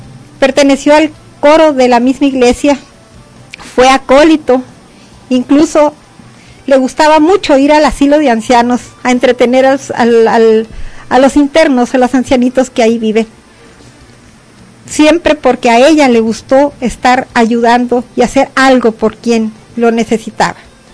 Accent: Cananea, Sonora, Mexico; nosotros somos originarios de Cananea.

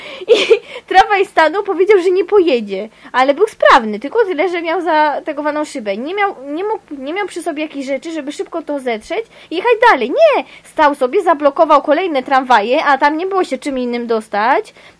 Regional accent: Kraków, Lesser Poland, Poland; Ja akurat środkami komunikacji cały czas jeżdżę w te po całym Krakowie, bo jesteśmy z Krakowa.

